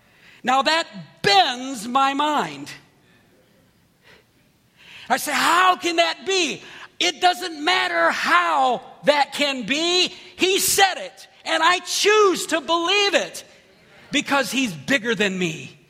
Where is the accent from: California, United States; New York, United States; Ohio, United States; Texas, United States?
Ohio, United States; I grew up in Ohio.